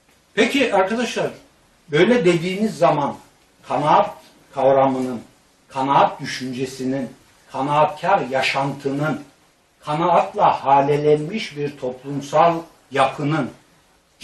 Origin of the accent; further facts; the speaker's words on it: Black Sea Region, Turkey; Ben şimdi saf bir Karadenizli olarak kimseye de sormuyorum